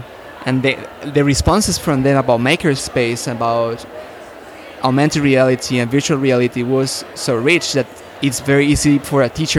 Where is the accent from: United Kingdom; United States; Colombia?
Colombia; Okay, I come from Colombia.